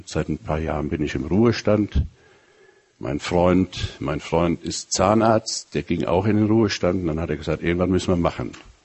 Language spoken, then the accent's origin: German; Siegen, North Rhine-Westphalia, Germany; ich komme aus Siegen ursprünglich.